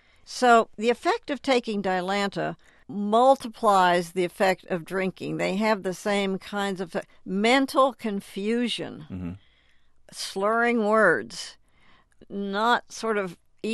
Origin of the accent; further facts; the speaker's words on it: Cincinnati, Ohio, United States; Dominated my life growing up in Cincinnati.